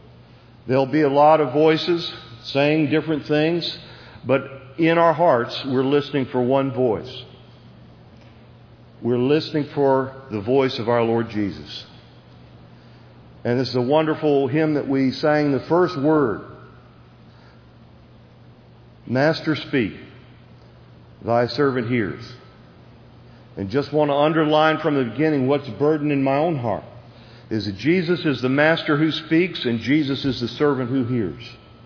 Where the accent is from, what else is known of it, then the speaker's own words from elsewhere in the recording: New Jersey, United States; I'm from New Jersey.